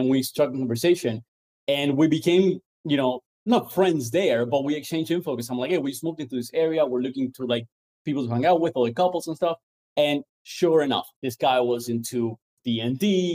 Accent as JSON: {"language": "English", "country": "Cuba", "tie": "born or raised there", "also_born_or_lived": "Venezuela", "said": "I grew up in Cuba and a little bit in Venezuela."}